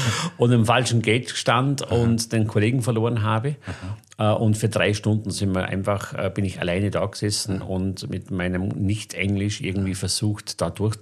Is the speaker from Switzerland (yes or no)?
no; Vorarlberg, Austria; Und das war schon eine Mutprobe als Bregenzer Wälder Junge mit Schulenglisch, ohne Praktikum, einfach ein paar Wochen nach Amerika zu gehen.